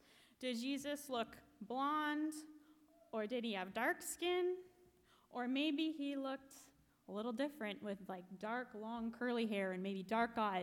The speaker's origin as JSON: {"language": "English", "region": "England", "country": "United Kingdom", "said": "that reconciliation is the center of our work, in the words of the theologian Palmer Becker, then I'm an English Mennonite."}